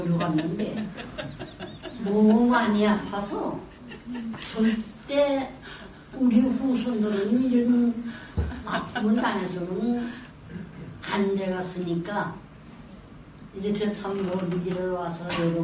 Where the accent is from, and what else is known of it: South Korea